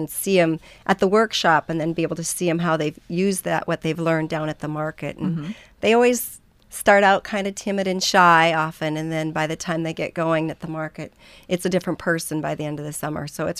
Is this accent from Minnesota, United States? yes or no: yes; Minnesota, United States; Well, I was in 4-H as a kid. I grew up in Minnesota.